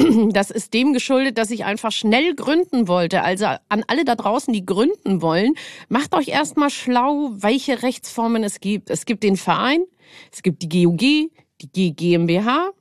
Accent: Munich, Bavaria, Germany; Aufgrund meiner genetischen Historie bin ich auch aus München

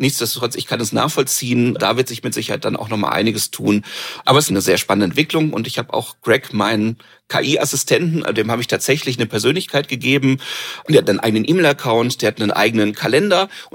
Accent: Essen, North Rhine-Westphalia, Germany; Ich komme aus Essen

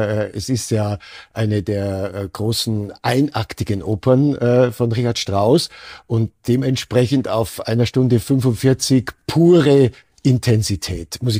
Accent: Germany; now in Austria; Regeln in Österreich, sind nicht so streng ausgelegt worden wie in anderen Ländern, zum Beispiel in meiner Heimat Deutschland.

